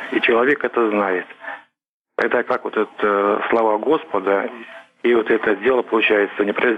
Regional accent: Saratov, Saratov Oblast, Russia; я из Саратова.

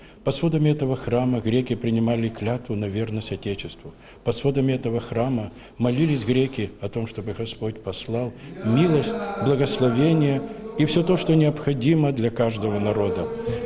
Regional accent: Odesa, Odesa Oblast, Ukraine; мы одесситы.

